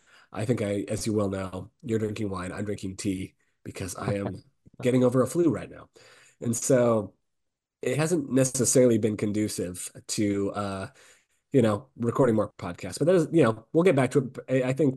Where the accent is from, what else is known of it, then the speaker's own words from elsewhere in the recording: West Coast, United States; I've only ever been to Disneyland, but that's a West, growing up on the West Coast thing.